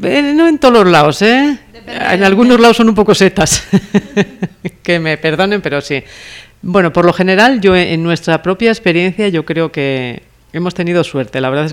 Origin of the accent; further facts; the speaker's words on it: Castile, Spain; also born or lived in Cantabria; Y no nací en Cantabria. Yo nací en Castilla. Nací en Castilla porque... Bueno, pues porque en aquellos años, pues mis padres, al igual que muchos otros, tenían que marchar de su lugar de origen porque no había para todos